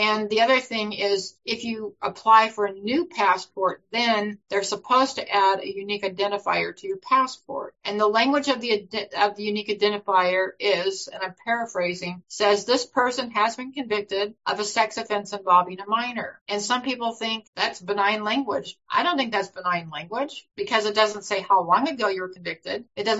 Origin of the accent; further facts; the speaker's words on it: California, United States; And I say that because I'm from California. It's so easy to get to Mexico, right, from California.